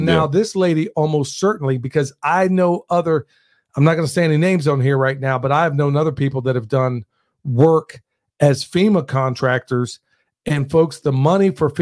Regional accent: Oklahoma, United States; I grew up in Oklahoma, okay? Tornadoes are a reality there.

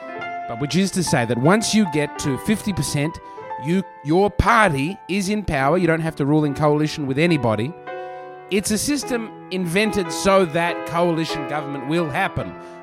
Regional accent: Australia; as an Australian

